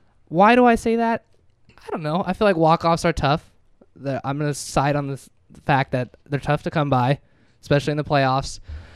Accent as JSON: {"language": "English", "region": "California", "country": "United States", "said": "this one's kind of biased since we're from the Bay Area here"}